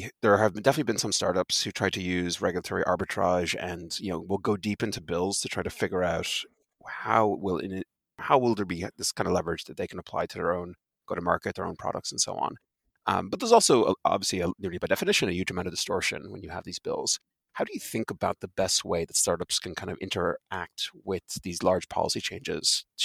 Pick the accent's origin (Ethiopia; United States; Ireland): Ireland; it's going to be a real struggle as an Irish person saying the IRA for the next decade.